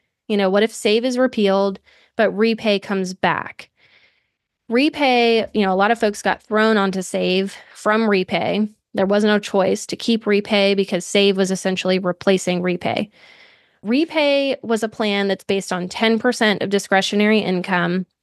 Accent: Atlanta, Georgia, United States; a conference called FinCon for financial content creators in Atlanta, my hometown.

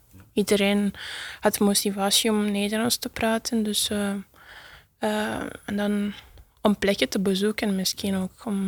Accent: Italy; Dutch is a second language; Ik kom uit Italië en ik studeer hier in Encora in Talbot.

